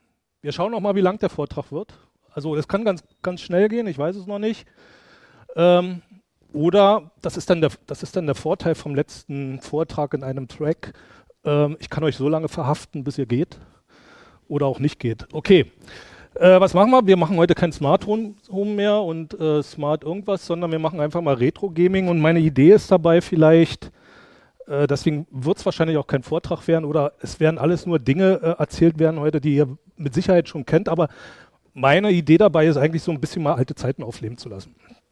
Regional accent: Brandenburg an der Havel, Brandenburg, Germany; Brandenburg ist groß. Ich komme direkt aus der Stadt Brandenburg.

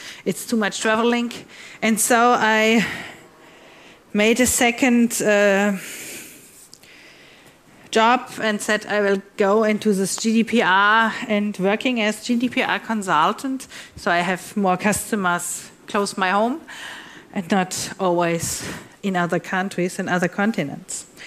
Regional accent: Northern Germany, Germany

